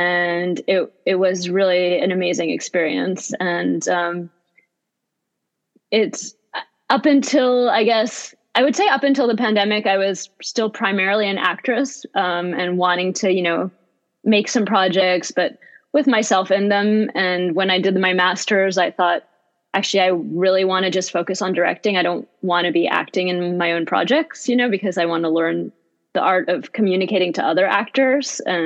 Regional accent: Vietnam; also born or lived in Bosnia / France / England / Switzerland; I grew up in Vietnam, Bosnia, France, England, Switzerland.

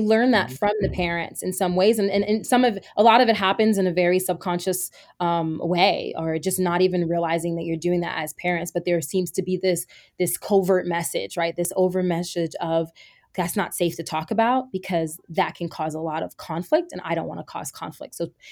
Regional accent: New Jersey, United States; I was born and raised in Jersey. And I never had access really to the outdoors until about 4 years ago when I was in Vegas.

